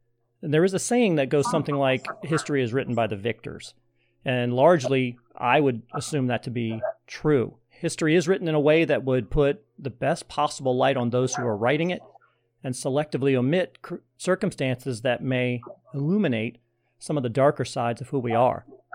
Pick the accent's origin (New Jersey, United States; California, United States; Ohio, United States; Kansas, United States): Ohio, United States; I'm from Ohio originally, so it was not something that was ever taught in my school.